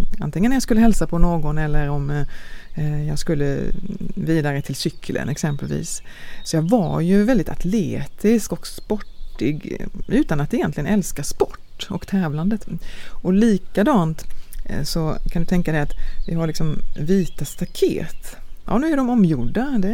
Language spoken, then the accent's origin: Swedish; Långås, Halland County, Sweden; jag är född i Sverige, utanför Falkenberg, utanför Långås, utanför lastad i Kärret. Och gården heter ju då Kärrets gård.